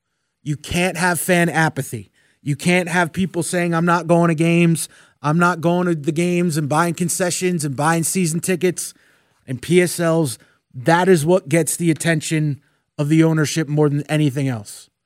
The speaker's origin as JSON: {"language": "English", "region": "New York", "country": "United States", "lives_now": "Atlanta, United States", "said": "I'm not from here. I'm from New York."}